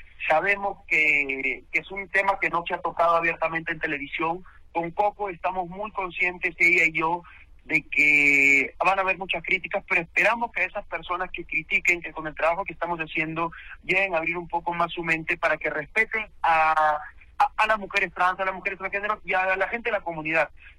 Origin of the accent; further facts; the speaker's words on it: Peru; now in Mexico; Porque, bueno, vengo de Perú, saben que allá de repente no es la industria como es acá